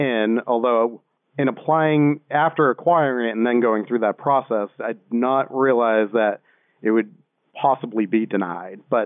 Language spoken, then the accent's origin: English; Boston, Massachusetts, United States; It's right outside of Boston, and I'm originally from Boston, so I was very familiar with the market there.